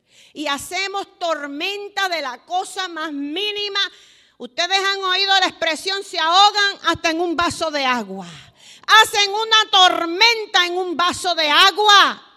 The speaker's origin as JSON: {"language": "Spanish", "country": "Puerto Rico", "moved": "as an adult", "said": "Mire, cuando nosotros salimos de Puerto Rico, pues nos hicieron una despedida."}